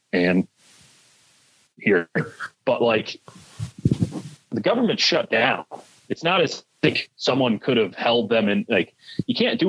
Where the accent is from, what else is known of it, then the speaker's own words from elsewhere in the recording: Chicago, Illinois, United States; Like, Obama means something to me as an American. He means something to me as a Chicagoan.